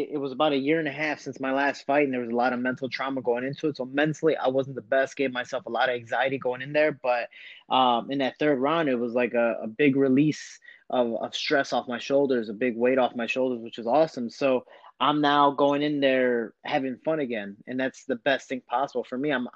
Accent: Chicago, Illinois, United States; Like, again, I'm another shorty from Chicago.

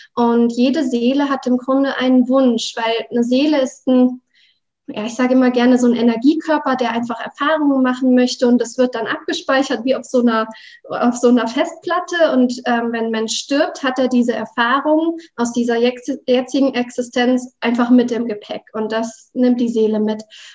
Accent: Rottweil, Baden-Württemberg, Germany; Ich komme aus der Gegend von Rottweil. Das liegt zwischen Stuttgart und dem Bodensee.

